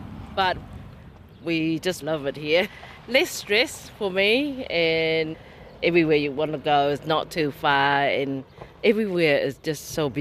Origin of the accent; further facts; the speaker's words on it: Thailand; English is a second language; I'm from Thailand.